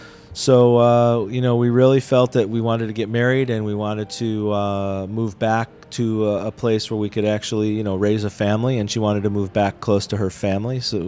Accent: Rochester, New York, United States; explained that I was from Rochester and kind of told him my story

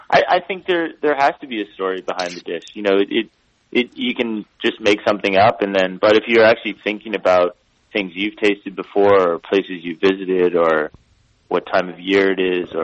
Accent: Nova Scotia, Canada; growing up in Nova Scotia, we have the good ones up there.

